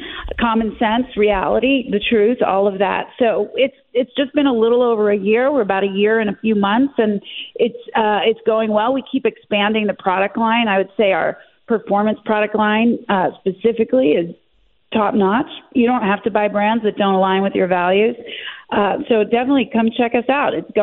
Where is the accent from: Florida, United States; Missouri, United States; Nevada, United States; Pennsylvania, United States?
Pennsylvania, United States; Philadelphia; also born or lived in Cherry Hill, United States / Allentown, United States; My parents live in Center City. I was born in Philadelphia. Then I moved to Cherry Hill, South Jersey area, but went to school in Center City, 25th and Lombard. I then graduated high school in Allentown, Pennsylvania